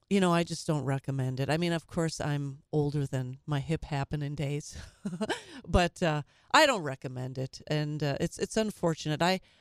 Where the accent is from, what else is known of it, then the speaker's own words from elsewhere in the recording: Minnesota, United States; I talked yesterday about the Minneapolis Public Schools, my home state of Minnesota. I did not attend Minneapolis Public Schools. I actually attended private schools on the St. Paul side of the Mississippi River.